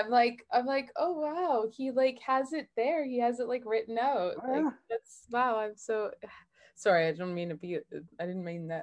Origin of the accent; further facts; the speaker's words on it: Winnipeg, Manitoba, Canada; I love Winnipeg in a way. I did not like growing up there in that I was very bored and very cold.